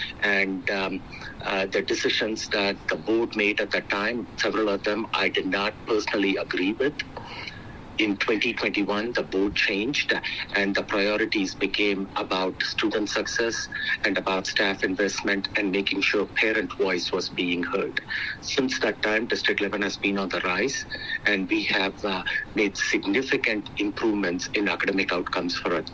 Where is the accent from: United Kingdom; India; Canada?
India; moved away as an adult; I was born and raised in India.